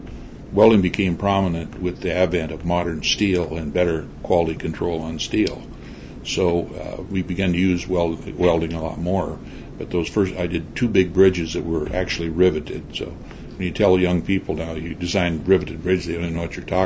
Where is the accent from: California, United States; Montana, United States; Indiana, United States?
Montana, United States; Fort Benton; So in Montana, I designed a couple major bridges, and the first one was in my hometown across the Missouri River, large bridge.